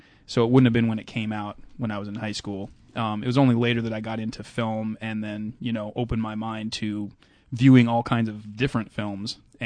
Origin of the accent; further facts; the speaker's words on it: Kentucky, United States; And also, I grew up in Kentucky, and so